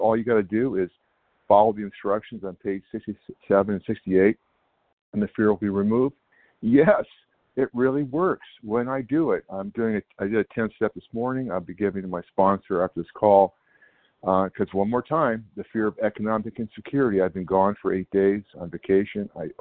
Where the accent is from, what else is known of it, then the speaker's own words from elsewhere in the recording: California, United States; Good morning, everybody. I'm from California.